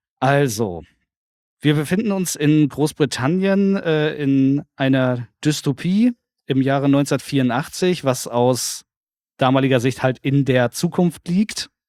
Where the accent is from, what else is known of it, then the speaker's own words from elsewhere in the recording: Lübeck, Schleswig-Holstein, Germany; in meiner alten Heimatstadt Lübeck